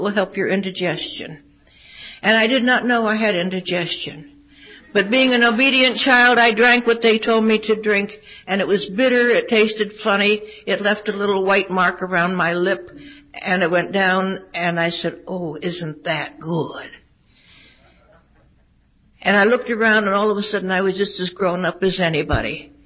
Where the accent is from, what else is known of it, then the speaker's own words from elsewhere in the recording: Pennsylvania, United States; born there; And I was born in Pennsylvania. I'm an only child.